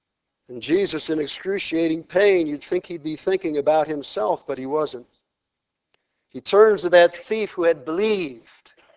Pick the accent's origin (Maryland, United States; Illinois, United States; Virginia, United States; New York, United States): New York, United States; Orchard Park; I know in the town I grew up in Orchard Park, we used to have there is a park there called Chestnut Ridge Park.